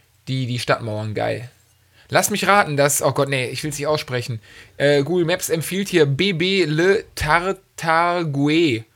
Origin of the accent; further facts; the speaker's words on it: North Rhine-Westphalia, Germany; ich als Rheinländer